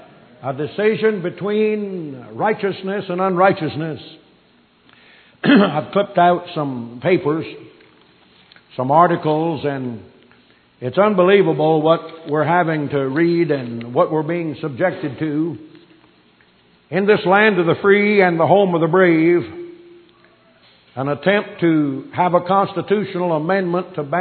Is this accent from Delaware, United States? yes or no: yes; Delaware, United States; Back over in Delaware, my home state, one of the highlights is a carol sing